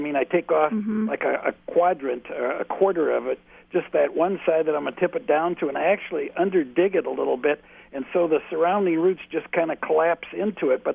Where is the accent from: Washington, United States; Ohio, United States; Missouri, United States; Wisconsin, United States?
Wisconsin, United States; Wausau; I'm from Wausau, although I'm in kind of a rather sheltered place.